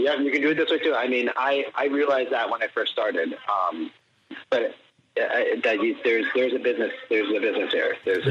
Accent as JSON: {"language": "English", "town": "Miami", "region": "Florida", "country": "United States", "said": "I'm from Miami. My dad's in Miami."}